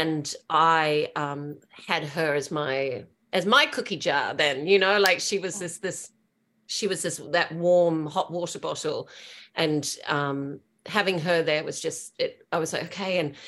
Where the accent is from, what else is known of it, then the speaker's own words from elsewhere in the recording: New Zealand; Having Melanie there and just connecting with her as a New Zealander, but also just we grew up together at that same time.